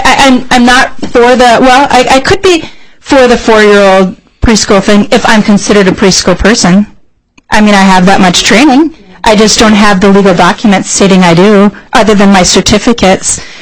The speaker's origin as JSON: {"language": "English", "town": "White Earth Reservation", "region": "Minnesota", "country": "United States", "said": "I'm from the White Earth Reservation. I don't announce that to my whole wide world. So those of you that are here, you're learning that. I'm Native."}